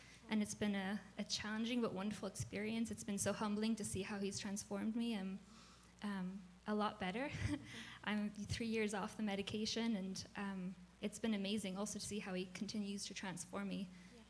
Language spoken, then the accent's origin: English; Ireland; moved away as an adult; now in Canada; I'm from Ireland originally, so I emigrated here 2 years ago after I married my husband, Chris